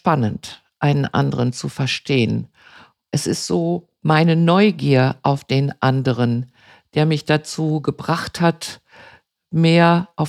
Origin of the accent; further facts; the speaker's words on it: Herne, North Rhine-Westphalia, Germany; meine Kollegin aus meinem Heimatort Herne, auch Hausärztin